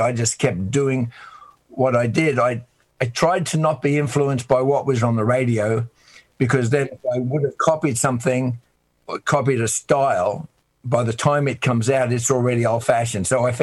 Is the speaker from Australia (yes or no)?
yes; Australia; I'd known … by the way, since I was 17 in Australia, because we're both Australian